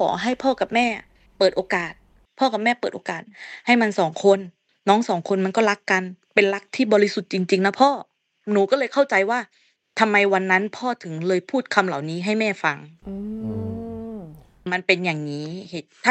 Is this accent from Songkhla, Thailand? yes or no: yes; Songkhla, Thailand; แข่งกีฬาแห่งชาติจังหวัดสงขลาเนี่ยเป็นเจ้าภาพคือบ้านเกิดหนูนะคะ